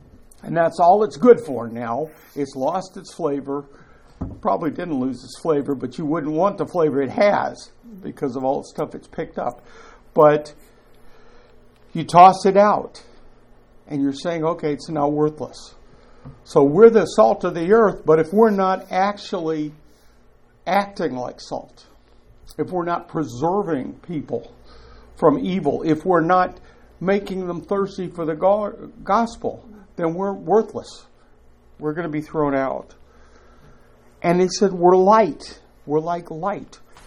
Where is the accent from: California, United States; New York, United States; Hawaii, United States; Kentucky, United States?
Kentucky, United States; growing up in Kentucky, I have seen hams that were packed in salt and then smoked continuously.